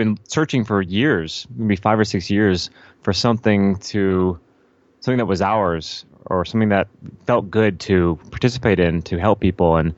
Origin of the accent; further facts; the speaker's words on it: Los Angeles, California, United States; born there; I was born in Los Angeles and I grew up with actor parents